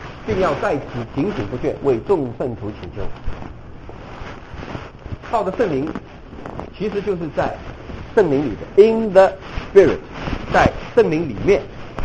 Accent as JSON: {"language": "Chinese", "country": "China", "said": "我们中国人只能说昨天啊，来表示这个事情是发生的事情"}